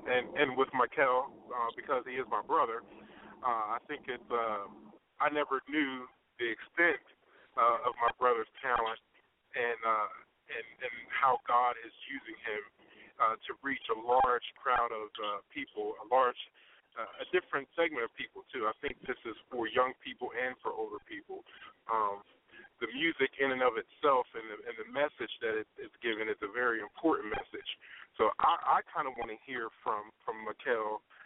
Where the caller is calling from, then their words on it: West Virginia, United States; I'm calling from West Virginia.